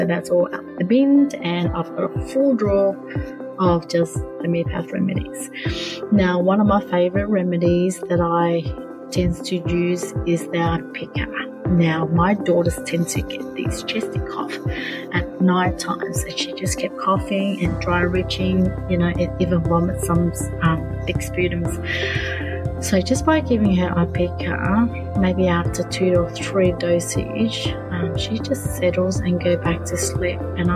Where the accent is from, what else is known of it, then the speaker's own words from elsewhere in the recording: Perth, Western Australia, Australia; I'm from Perth, WA, Australia.